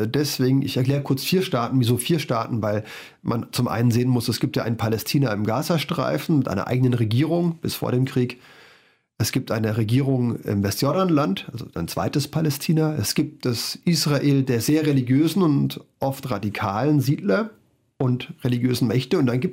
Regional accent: Germany; ich wäre als Deutscher, wir haben darüber gesprochen, der Letzte, der jetzt den Menschen vor Ort zu sagen hat, wie man denn am besten was löst.

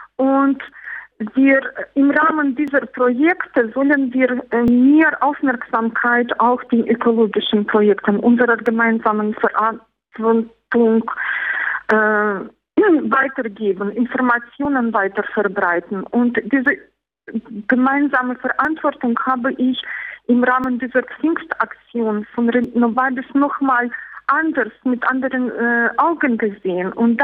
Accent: Belarus; Das sind zwei ökologische Probleme, die bei uns in Weißrussland existieren.

